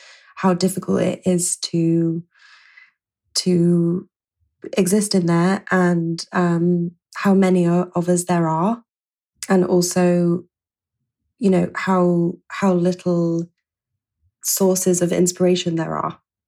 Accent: Yorkshire and the Humber, United Kingdom; I grew up in North Yorkshire, and there certainly wasn't a music scene anywhere.

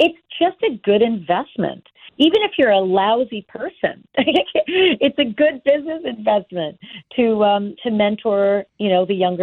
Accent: Dallas, Texas, United States; I came from Dallas, Texas. I emigrated through Dallas. I was a local anchor in Dallas.

